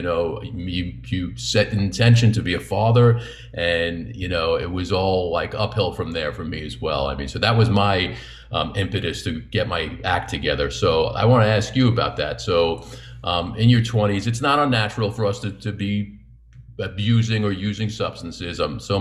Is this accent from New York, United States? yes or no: yes; New York, United States; That's a fairly common type of story, especially growing up in New York, as I did also.